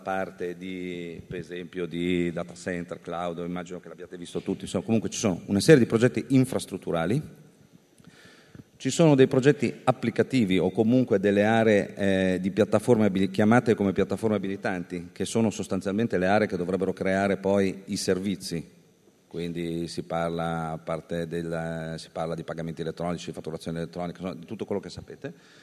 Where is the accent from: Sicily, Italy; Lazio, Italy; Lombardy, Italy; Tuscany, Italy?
Lombardy, Italy; io vengo dalla Lombardia